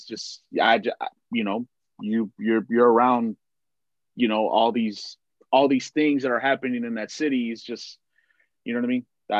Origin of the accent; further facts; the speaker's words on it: Donna, Texas, United States; also born or lived in Dallas; I was a baby. So I was raised in Donna. I was born in Dallas, raised in Donna.